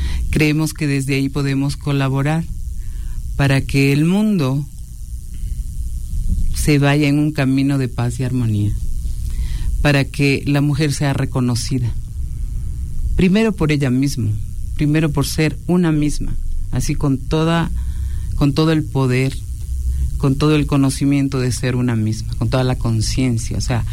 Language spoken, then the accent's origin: Spanish; Ecuador; esa herencia que tenemos como ecuatorianos, como ecuatorianas